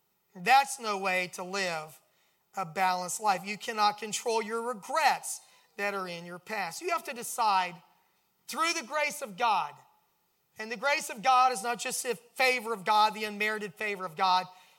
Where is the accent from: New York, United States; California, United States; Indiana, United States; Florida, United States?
Florida, United States; also born or lived in St. Louis; I was raised in South Florida where I don't know what seasons really were.